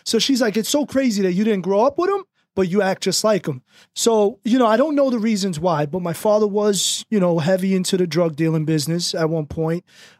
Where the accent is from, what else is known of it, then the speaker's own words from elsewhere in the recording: Jersey City, New Jersey, United States; So I was born in Jersey City downtown, the old downtown Jersey City.